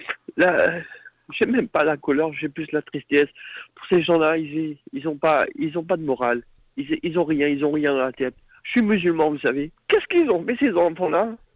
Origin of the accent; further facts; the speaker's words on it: Mauritius; now in France; Je suis mauricien, mais je vis en France. J'ai des amis, j'ai toute ma vie en France, mais... J'ai aussi de la famille, ma mère habite à Maurice.